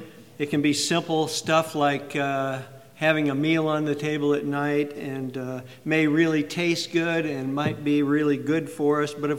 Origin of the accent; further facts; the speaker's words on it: Iowa, United States; moved away as an adult; also born or lived in Yakima, Washington; You may recall that I was born in Iowa and in the flatlands and cornfields of central Iowa and was raised there. But when I moved to Yakima, Washington, when I was 23 years old